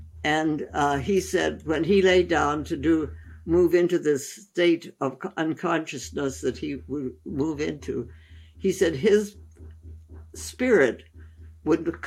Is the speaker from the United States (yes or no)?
no; India; We grew up in India. We understand.